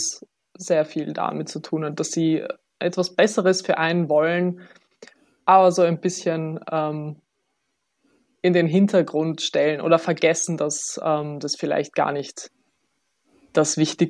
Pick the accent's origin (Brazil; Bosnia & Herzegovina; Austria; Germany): Bosnia & Herzegovina; Ich bin 24, ich studiere Publizistik und Kommunikationswissenschaften. Genau, ich komme ursprünglich aus Bosnien